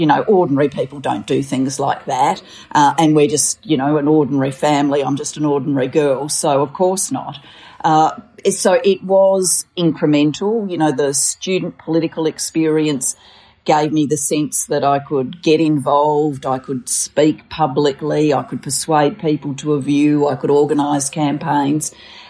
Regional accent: Australia; And so I grew up in Australia in a home where politics was discussed.

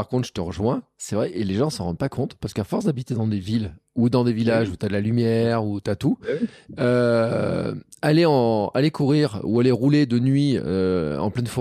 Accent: Occitanie, France; Parce que j'ai aussi souvenir de quand j'étais gamin, tu sais, dans les Cévennes, où on marchait sur les chemins pour aller d'une maison à l'autre

